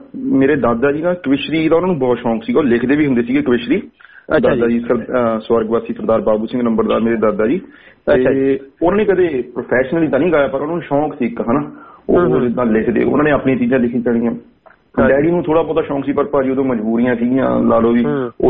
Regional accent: Akalgarh, Punjab, India; now in Brisbane, Australia; ਮੇਰਾ ਪਿੰਡ ਅਕਾਲਗੜ੍ਹ ਹੈ, ਜ਼ਿਲ੍ਹਾ ਪਟਿਆਲਾ, ਤੇ ਪਟਿਆਲੇ ਚ ਆਖਰੀ ਪਿੰਡ ਪੈ ਜਾਂਦਾ, ਤੇ ਇਹ ਅਮਲੋਹ ਪਾਸ ਤੋਂ ਅਮਲੋਹ ਨਾਭੇ ਦੇ ਲਾਗੇ ਪੈ ਜਾਂਦਾ। ਤੇ ਮੈਨੂੰ 8-9 ਸਾਲ ਹੋ ਗਏ ਇੱਥੇ ਬ੍ਰਿਸਬੇਨ ਚ ਰਹਿੰਦੇ ਨੂੰ

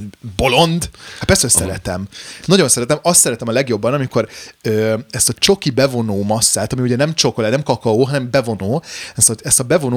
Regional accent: Hungary; Mert magyar vagyok, bazd meg.

